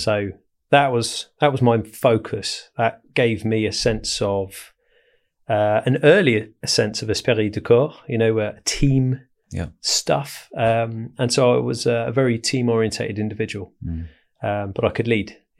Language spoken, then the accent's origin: English; Buxted, South East England, United Kingdom; I grew up at a very rural upbringing in East Sussex. So around the area of Uckfield Lewis, there's a little village called Buxted. And that was me growing up there.